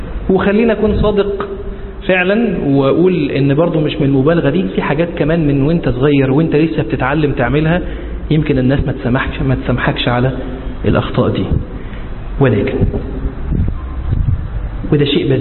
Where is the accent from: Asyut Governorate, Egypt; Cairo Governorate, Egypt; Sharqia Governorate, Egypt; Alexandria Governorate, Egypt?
Alexandria Governorate, Egypt; Alexandria; يعني يمكن الأمر عندنا في اسكندرية مش قومية، يعني إنما الأمر في اسكندرية أهوى